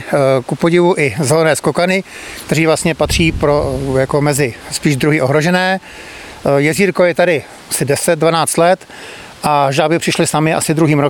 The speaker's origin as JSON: {"language": "Czech", "town": "Hradec Králové", "region": "Hradec Králové Region", "country": "Czechia", "said": "protože oba s manželkou pocházíme z Hradce Králové. Já jsem z paneláku, manželka je vlastně z domu uvnitř města"}